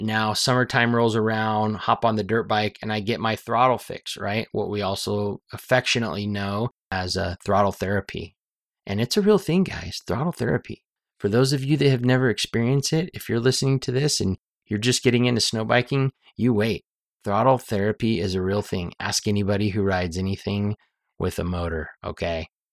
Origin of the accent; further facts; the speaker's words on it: Idaho, United States; So I grew up in Idaho.